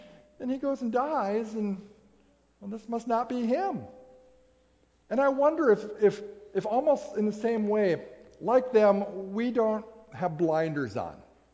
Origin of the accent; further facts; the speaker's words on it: Minnesota, United States; last summer, I had returned to Minnesota to be with family and saw some folks from my hometown.